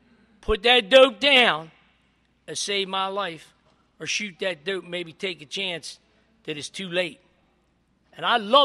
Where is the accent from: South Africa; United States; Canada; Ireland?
Ireland; I'm Irish, and I'll fight at the drop of a hat.